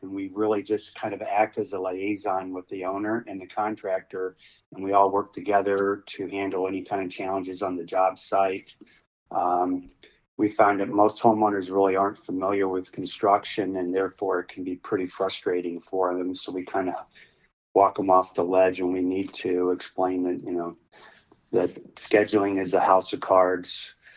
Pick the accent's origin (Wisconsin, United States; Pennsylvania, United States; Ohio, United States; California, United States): Ohio, United States; now in Charleston, United States; We moved to Charleston 4 years ago, and we came from Ohio.